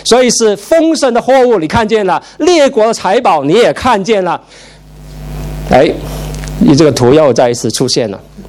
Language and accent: Chinese; Hong Kong; also born or lived in Taiwan; 我小时候，不是小时候，我读大学在台湾，其实小时候在香港也有